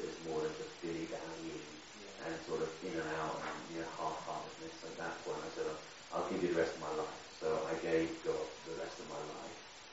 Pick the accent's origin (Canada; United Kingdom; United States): United Kingdom; Belfast, Northern Ireland; Like I was saying last night, I'm originally from Ireland. I was born in Belfast and I knew my mother and father.